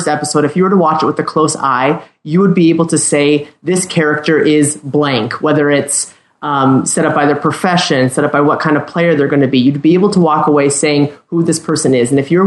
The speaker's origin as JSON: {"language": "English", "region": "Montana", "country": "United States", "said": "She's from Montana. I'm from Montana too."}